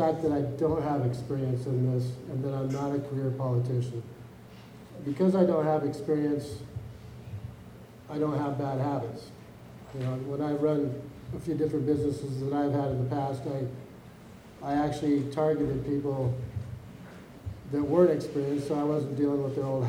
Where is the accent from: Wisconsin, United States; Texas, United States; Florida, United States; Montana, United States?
Montana, United States; possibly the only commissioner, if elected, that was born and raised in Missoula County.